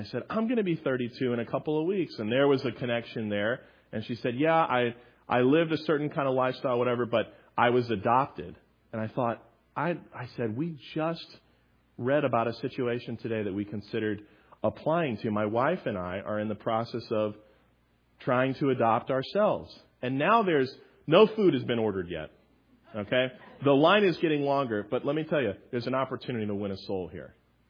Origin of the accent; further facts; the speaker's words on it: Tampa, Florida, United States; I'm from Tampa, Florida.